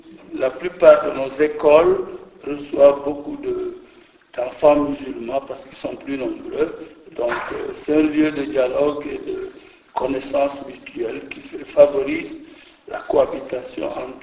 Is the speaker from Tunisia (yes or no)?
no; Casamance, Senegal; Je suis évêque depuis 2 ans et je viens du Sénégal, plus précisément la région sud, la Casamance.